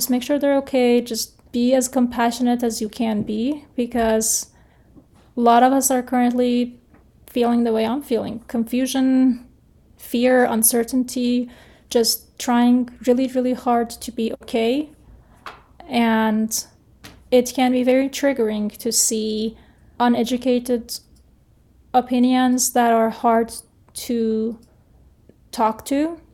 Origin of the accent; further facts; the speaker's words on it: Iran; now in United States; People can't comprehend the level of oppression that I experienced growing up in Iran and people continue to experience under the current Iranian regime.